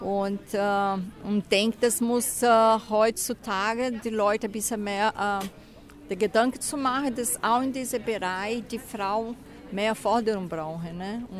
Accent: Brazil; Und hier verkaufen wir Spezialitätscafés aus meiner Heimatregion in Brasilien.

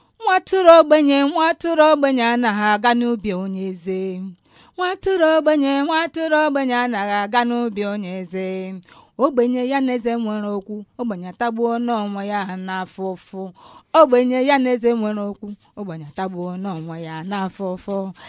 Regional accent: Nigeria; first language Igbo; German is a second language; Ja, ich kann Igbo sprechen. Igbo ist die Stammsprache auf meine Dialekt in Nigeria.

